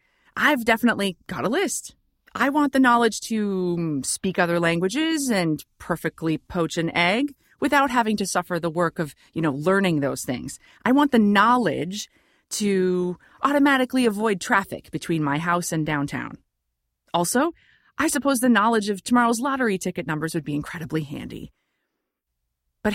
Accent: Michigan, United States; I remember growing up in Michigan, we had rhubarb plants growing along the side of the house.

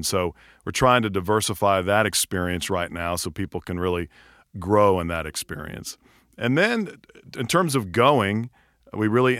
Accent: Atlanta, Georgia, United States; Well, quite honestly, I'm from Atlanta. I grew up here, and this is home.

